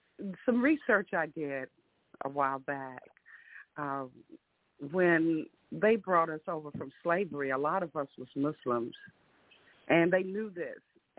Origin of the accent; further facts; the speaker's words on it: Tennessee, United States; but I'm from the South. I'm in Louisiana, okay. And from originally Tennessee.